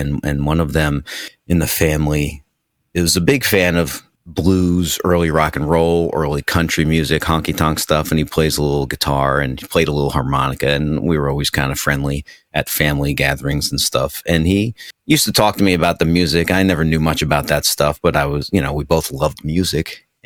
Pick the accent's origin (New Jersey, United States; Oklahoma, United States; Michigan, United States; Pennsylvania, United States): New Jersey, United States; Yes, born and raised in New Jersey, about a half hour outside of New York City, and about an hour also the other way outside of Philadelphia area.